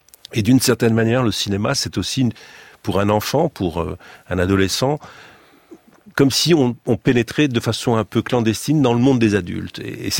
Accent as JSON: {"language": "French", "town": "Sousse", "region": "Sousse Governorate", "country": "Tunisia", "tie": "born or raised there", "moved": "yes", "said": "Parce qu'on habitait à Sousse, en Tunisie. Je suis né à Sousse, en Tunisie. C'était milieu des années 50."}